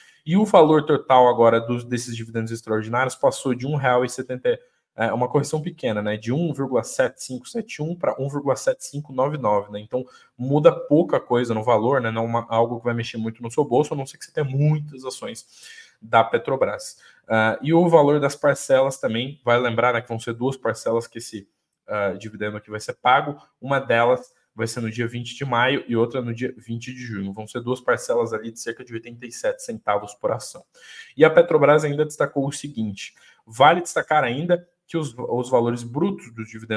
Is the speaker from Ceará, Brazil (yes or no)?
no; Santa Catarina, Brazil; born there; Eu que não sou natural de lá, mas sempre morei perto de lá, né? Boa parte da minha infância foi, nasci em Santa Catarina, né?